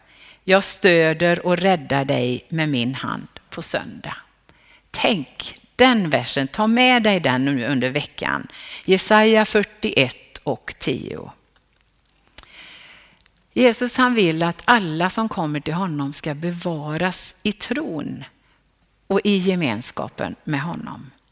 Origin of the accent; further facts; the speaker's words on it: Sollebrunn, Västra Götaland County, Sweden; när jag växte upp i Sollebrunn.